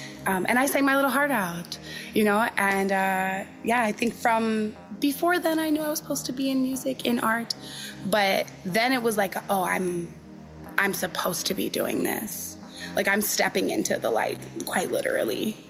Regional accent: Chicago, Illinois, United States; I'm a Black woman who's from Chicago. I was born and raised in Southside. I'm from Cabrini Green.

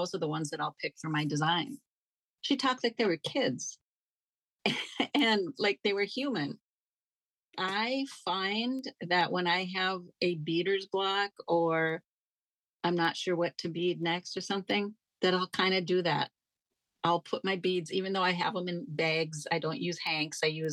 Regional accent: Mahnomen, Minnesota, United States; I was born in Manoman, Minnesota, which is the seat of the county of Manoman County, the biggest city or village in the reservation of White Earth, Minnesota.

